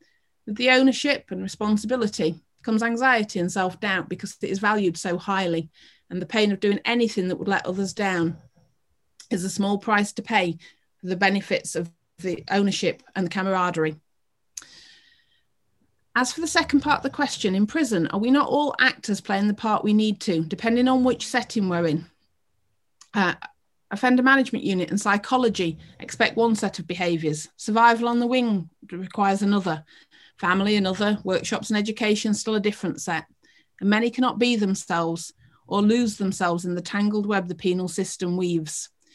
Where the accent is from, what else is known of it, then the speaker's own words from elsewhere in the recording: Northern England, United Kingdom; accent: Northern; I can be their mouthpiece in my Northern accent, if that's all right.